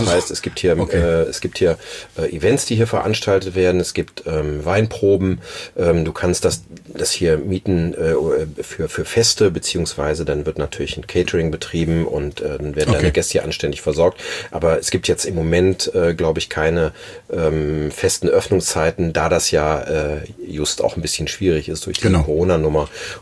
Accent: Haan, North Rhine-Westphalia, Germany; born there; Nee, ich bin in Hahn geboren

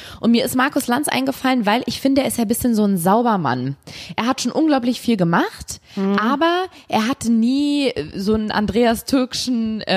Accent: Trentino-Alto Adige, Italy; now in Cologne, Germany; arbeite in Hamburg, bin also insofern in Ulm unterwegs. Aber meine Heimat, wenn man nach Heimat fragt, ist natürlich nach wie vor Südtirol. Und ich bin auch wahnsinnig gern da.

